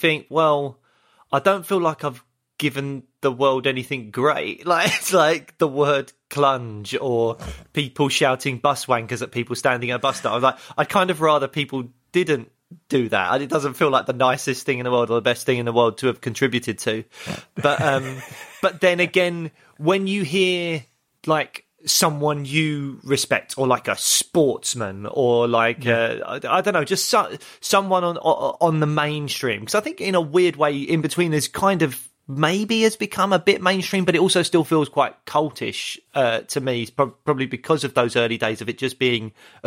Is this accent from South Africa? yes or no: no; Peckham, London, United Kingdom; I grew up in Peckham, yeah